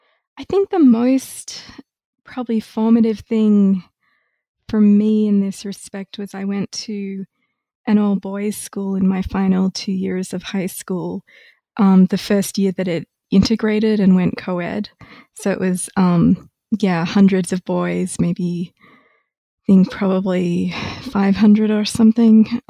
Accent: Australia; now in United States; And I am originally Australian. I did my undergraduate degree at Melbourne and then went to MIT for graduate school

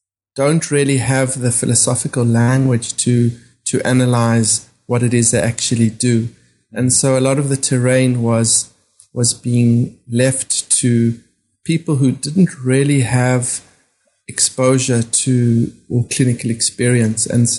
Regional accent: South Africa; growing up in South Africa, and being trained as a doctor in South Africa

